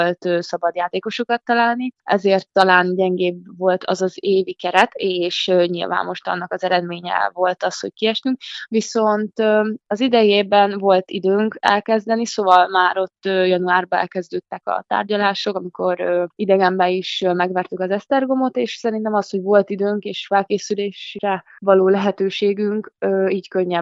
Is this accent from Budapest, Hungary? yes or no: no; Szombathely, Vas, Hungary; Magyarországon szerintem itt Szombathelyen jelenleg is például nagyon jó munka folyik, és nyilván itt születtem, itt nőttem fel, egész életemben itt játszottam